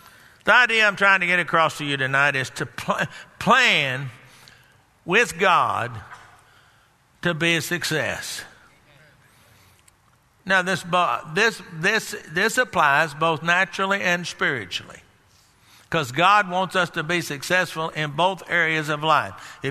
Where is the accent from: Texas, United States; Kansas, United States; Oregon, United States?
Texas, United States; Dallas; You know, I grew up down there in Dallas area